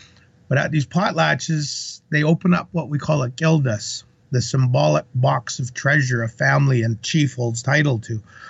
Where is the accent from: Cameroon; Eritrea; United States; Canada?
Canada; Alert Bay, British Columbia; born there; But I was born in Alert Bay, which is a small island in that area, which is pretty famous.